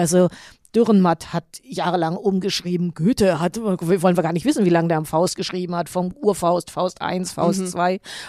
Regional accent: Berlin, Germany; einer Großstadt wie in Berlin, wo ich groß geworden bin

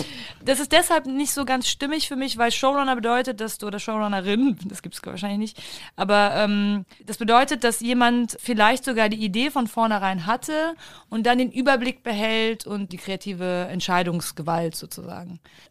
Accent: Germany; Also wir haben in Deutschland, also zumindest da, wo ich herkomme

